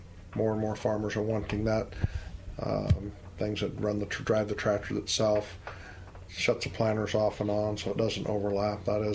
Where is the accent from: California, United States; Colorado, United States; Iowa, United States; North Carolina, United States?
Iowa, United States; Pella; You know, as I'm from Pella, tulip time.